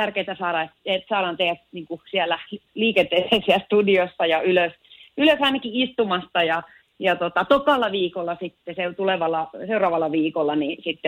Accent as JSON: {"language": "Finnish", "town": "Turku", "region": "Southwest Finland", "country": "Finland", "said": "mä oon täältä Turusta kotoisin oleva 42-vuotias valmentaja, myöskin opettaja."}